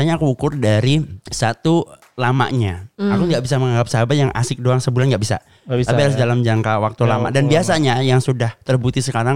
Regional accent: Surabaya, East Java, Indonesia; Kalau menurutku, mungkin karena kita dari Surabaya juga ya

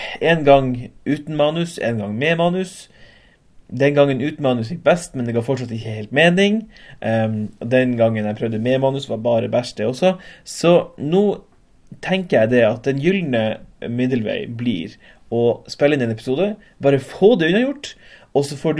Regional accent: Tromsø, Troms, Norway; Jeg kommer fra Tromsø, og alt det vet du.

